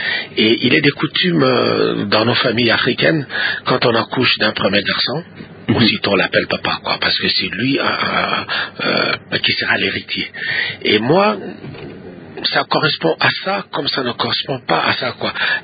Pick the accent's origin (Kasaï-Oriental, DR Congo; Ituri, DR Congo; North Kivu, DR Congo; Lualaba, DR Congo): Kasaï-Oriental, DR Congo; Lubefu; born there; Je suis né dans les Kassai, dans un village qui s'appelle Lubefu, au Kassai oriental. Un 14e jour du mois de juin, en 1949.